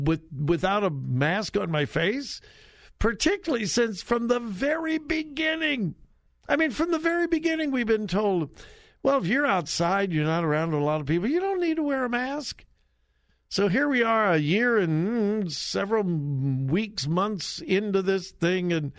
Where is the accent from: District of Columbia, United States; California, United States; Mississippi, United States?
California, United States; born there; I was born in California, so I have a California birth certificate.